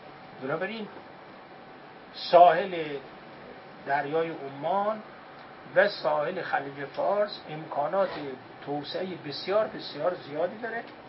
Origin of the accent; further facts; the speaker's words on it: Mashhad, Razavi Khorasan, Iran; also born or lived in Yazd; ما مشهدی هستیم، یزدی مشهدی شده ایم، مثل ترقبه.